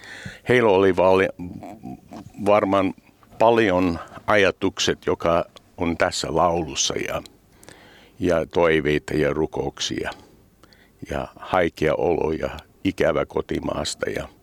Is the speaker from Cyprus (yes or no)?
no; United States; Finnish is a second language; now in Finland; kaipaa monesti se minun kotimaa, USA ja minun perhe siellä